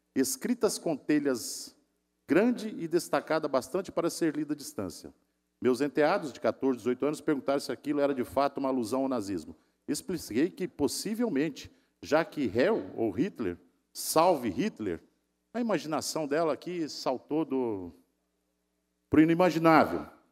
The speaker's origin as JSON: {"language": "Portuguese", "region": "Santa Catarina", "country": "Brazil", "said": "somos nós, catarinenses, vocês que estão assistindo aqui"}